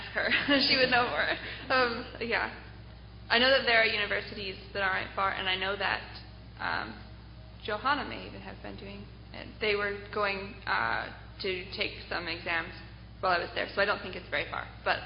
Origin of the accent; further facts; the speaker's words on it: United States; which makes me as an American feel really dumb.